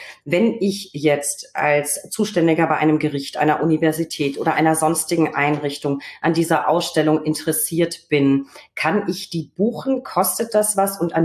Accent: Recklinghausen, North Rhine-Westphalia, Germany; In Deutschland war sie, glaube ich, zuletzt meiner Heimat, Recklinghausen, 2020 in Recklinghausen.

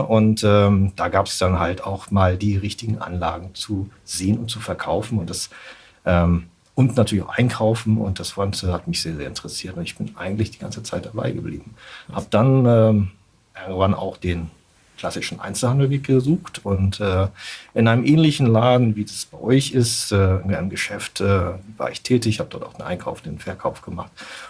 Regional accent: Kiel, Schleswig-Holstein, Germany; Ich bin Kieler, geboren in Kiel

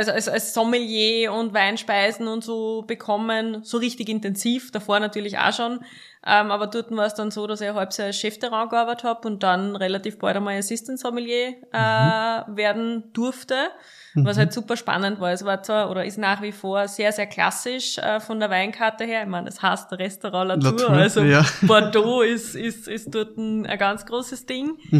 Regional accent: Stützenhofen, Lower Austria, Austria; Ich bin ja gebürtige Weinviertlerin aus Stützenhofen. Das ist dort, wo eigentlich Österreich zu Ende ist, an der tschechischen Grenze, aber es ist eine unglaublich schöne Gegend

